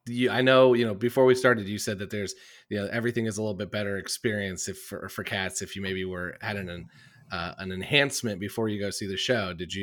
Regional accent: Indiana, United States; So you're like me, I'm from Indiana, where, you know, we had a little bit coming through every year.

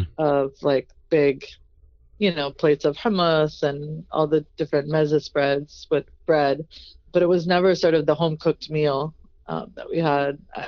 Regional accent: New England, United States; just being Palestinian. Like, my aunt, you know, we grew up in New England, and we would like take trips to Plymouth Rock

